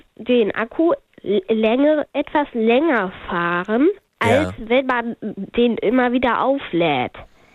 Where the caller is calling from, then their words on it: Hanover, Lower Saxony, Germany; Hannover.